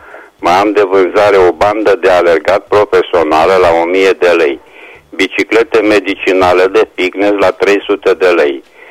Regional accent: Reșița, Caraș-Severin, Romania; tu sunt din Reșița

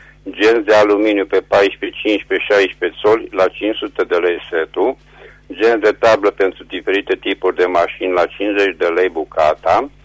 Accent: Reșița, Caraș-Severin, Romania; sunt din Reșița

